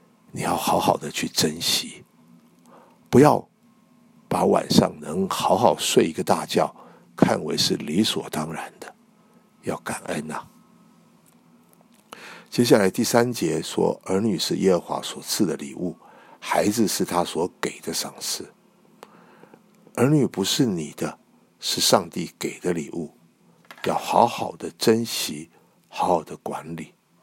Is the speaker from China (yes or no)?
yes; China; 在我们所有的劳苦中，特别是我们中国人，还有第一代的移民，辛辛苦苦的在海外讨生存